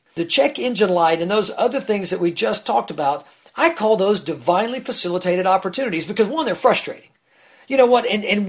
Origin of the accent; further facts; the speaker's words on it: Atlanta, Georgia, United States; I'm from Atlanta